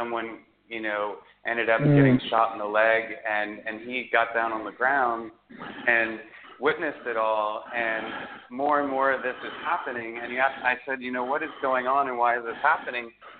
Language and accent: English; Chicago, Illinois, United States; I mean, my hometown of Chicago, from when I grew up there until now, has just like now, especially in the last 4 to 6 years, has experienced such an outbreak in violence.